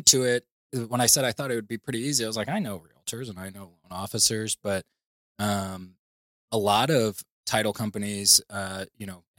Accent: St. Louis, Missouri, United States; also born or lived in Chicago, United States; So I'm from St. Louis, born and raised here, and you know, went to college to Mizzou.

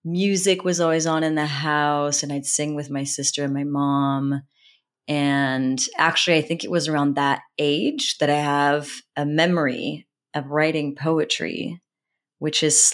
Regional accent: France; English is a second language; at least when I was growing up in French education, there is no such thing as creative writing classes.

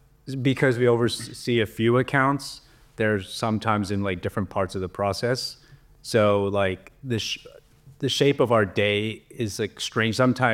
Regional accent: San Francisco, California, United States; moved away as an adult; Yeah, I'm from San Francisco, born and raised.

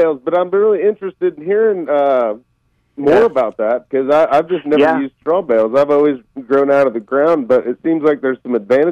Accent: North Carolina, United States; now in Indiana, United States; Well, we're a young couple with a newborn on the way here in Indiana.

